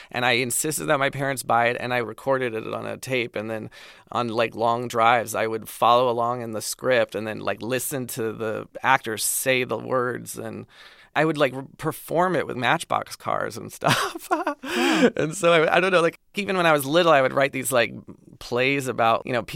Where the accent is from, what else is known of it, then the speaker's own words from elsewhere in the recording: Pasadena, California, United States; I grew up in Pasadena in a very kind of homogenous, kind of suburban existence. And then I went to college at Wesleyan University in Connecticut.